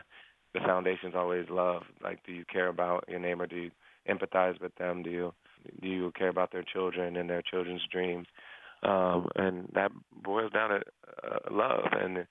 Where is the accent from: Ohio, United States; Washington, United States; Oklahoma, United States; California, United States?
Ohio, United States; Oh, yeah, my hometown in Ohio.